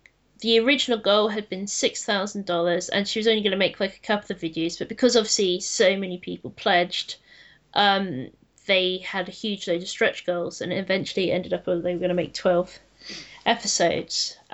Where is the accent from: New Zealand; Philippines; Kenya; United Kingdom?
United Kingdom; England; We're from England.